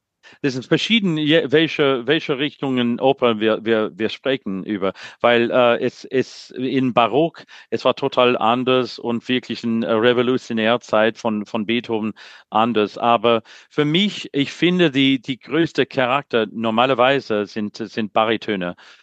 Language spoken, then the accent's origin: German; Missouri, United States; Ich sage, ja, ich komme aus Missouri.